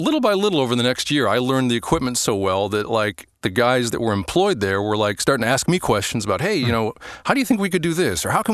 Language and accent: English; Detroit, Michigan, United States; And I grew up in the Metro Detroit area.